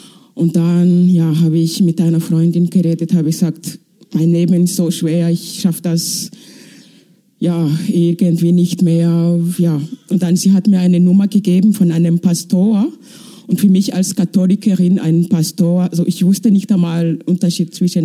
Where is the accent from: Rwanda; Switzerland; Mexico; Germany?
Rwanda; moved away as an adult; Also ich bin aus Ruanda. Ich bin 40. Ich habe das Land seit 22 Jahren verlassen.